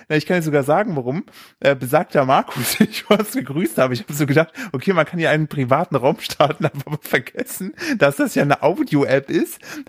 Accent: eastern Germany, Germany; Also ich komme aus dem Osten

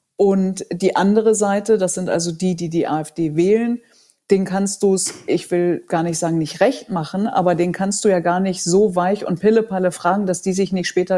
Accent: Datteln, North Rhine-Westphalia, Germany; Ich komme ja aus Datteln, aus der Nähe von Dortmund

